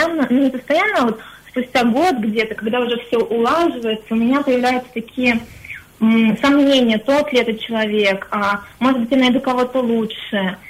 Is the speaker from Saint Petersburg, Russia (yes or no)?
yes; Saint Petersburg, Russia; я из Петербурга.